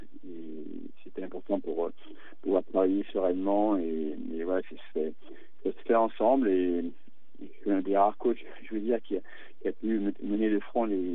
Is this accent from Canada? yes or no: no; Montbrison, Auvergne-Rhône-Alpes, France; born there; Montbrison, ma ville natale